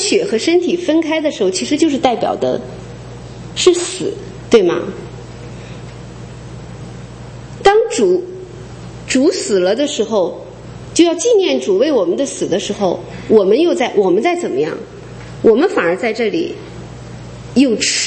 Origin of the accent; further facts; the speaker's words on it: China; 因为我是从国内出来的